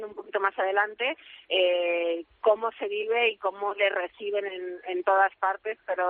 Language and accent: Spanish; Mexico; viniendo como vengo yo de México